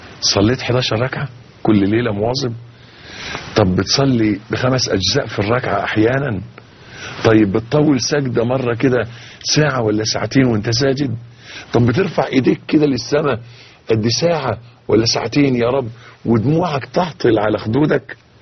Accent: Egypt; يعني مش عايز بس أخوض في تفاصيل المولد اللي حاصل عندنا في مصر

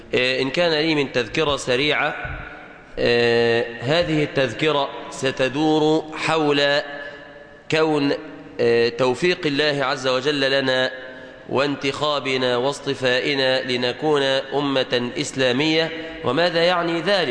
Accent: Egypt; بلادنا مصر

